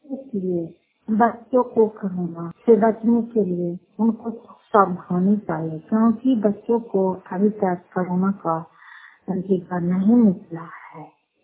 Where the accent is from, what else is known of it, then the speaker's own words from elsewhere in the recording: Fatehpur, Bihar, India; घर फतेहपुर पंचायत मकौटा जिला नालंदा थाना सत्तर ब्लॉक के निवासी हूँ